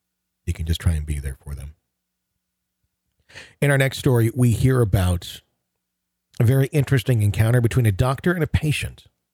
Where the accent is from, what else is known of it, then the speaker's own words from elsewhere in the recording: Canada; also born or lived in Sri Lanka; for a person like me who grew up in Canada